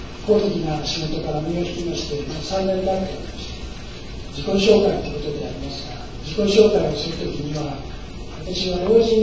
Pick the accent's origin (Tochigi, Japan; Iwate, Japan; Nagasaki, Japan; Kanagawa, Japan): Iwate, Japan; Hanamaki; also born or lived in Tokyo; now in Kyoto, Japan; 京都生活は20代でありますが、それ以前は東京におりました。私のふるさとは岩手県の花巻というところ、東北の出身でございます。